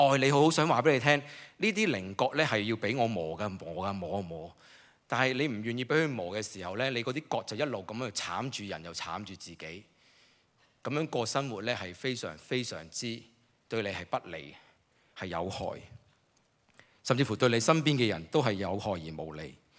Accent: China; 有时候我们中国人很看面子，

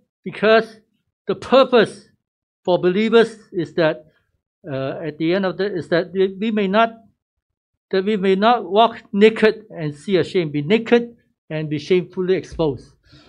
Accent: Malaysia; Because I was from Malaysia. Anything is hot, you just cannot stand it. We wear very little in Malaysia, can you believe it?

